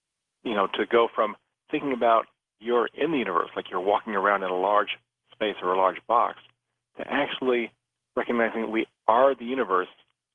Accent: Florida, United States; I grew up in South Florida, where there's just gorgeous skies

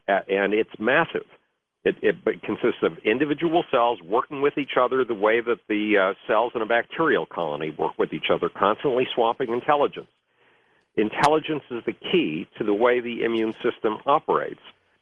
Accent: Buffalo, New York, United States; Well, when I was a kid, when I was 10 years old, basically nobody in Buffalo, New York, my hometown, wanted to have anything to do with me.

